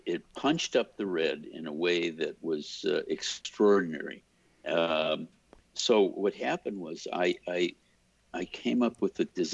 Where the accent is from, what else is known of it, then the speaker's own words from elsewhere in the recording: Chicago, Illinois, United States; moved away as an adult; now in Los Angeles, United States; When I came here from Chicago, came to LA from Chicago to go to Art Center, I found out where his house was